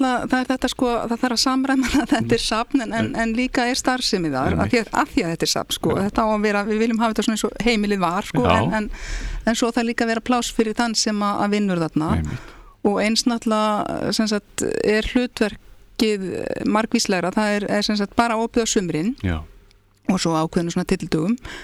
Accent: Garðabær, Capital Region, Iceland; ég ólst upp í Garðabænum fermdist í Garðakirkju

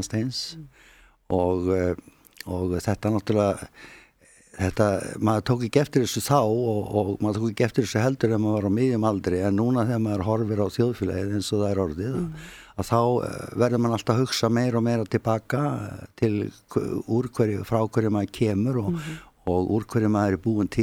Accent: Reykjavík, Capital Region, Iceland; also born or lived in Westfjords; Ég er fæddur 1952 og er af Valsíðfólki og er uppalinn í Reykjavík og Vestrafjörðum. Já, það sem ég átti af á ömmu og er uppalinn þar á Bóndabæja miklu leiti á sömrin en var hér í skóla í Reykjavík á vetturna

